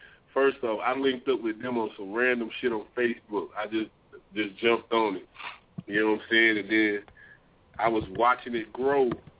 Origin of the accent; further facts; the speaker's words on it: Pensacola, Florida, United States; now in San Diego, United States; Shout out to San Diego, California, where I live right now. They showing me so much love. Shout out to my hometown, Pensacola, Florida, man.